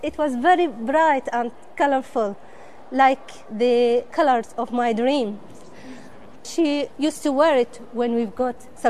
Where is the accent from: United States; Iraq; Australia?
Iraq; I'm from Iraq.